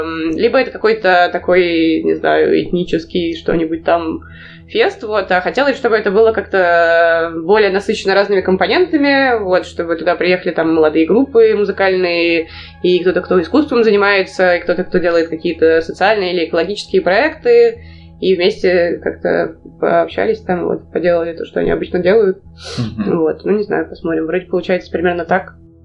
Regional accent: Smolensk, Smolensk Oblast, Russia; moved away as an adult; also born or lived in Saint Petersburg; now in Berlin, Germany; Ну, я сейчас в Берлине живу, вот, вообще я из Смоленска, потом я в Петербурге училась на международных отношениях

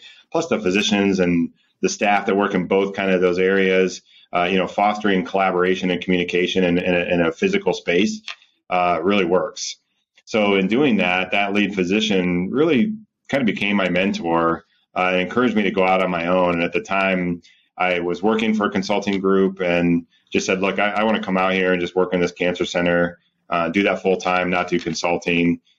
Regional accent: Norwalk, Ohio, United States; now in Columbus, United States; I came from a small town called Norwalk, Ohio, which is near Sandusky.

